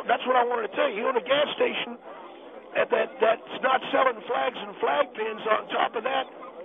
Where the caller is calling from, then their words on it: Lancaster, United States; Sir, I'm calling from Lancaster.